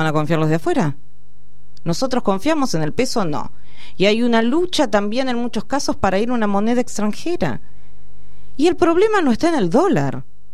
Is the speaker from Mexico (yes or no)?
no; Argentina; creo que el análisis como argentinos y argentinas que podríamos hacer es ¿qué no nos dicen?